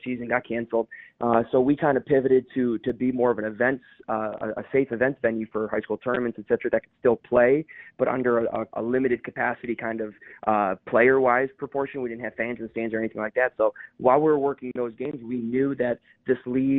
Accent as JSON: {"language": "English", "region": "Ohio", "country": "United States", "said": "I'm originally from Northern Ohio. I went to school at Clemson in South Carolina, and then I worked for a team in Daytona Beach, Florida."}